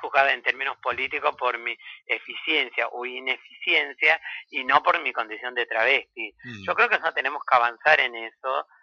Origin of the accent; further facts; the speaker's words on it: Salta, Argentina; que yo soy salteña.